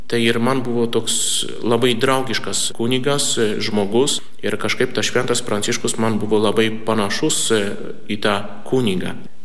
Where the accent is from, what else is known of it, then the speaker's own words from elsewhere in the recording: Poland; Lithuanian is a second language; now in Klaipėda, Lithuania; pranciškonas, konventualas. Esu kilęs iš Lenkijos, o dabar dirbu, tarnauju pranciškonų konventualų ordine, būtent Klaipėdoj